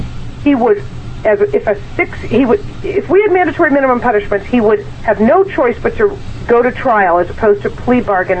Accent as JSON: {"language": "English", "region": "Massachusetts", "country": "United States", "said": "I'm from Massachusetts."}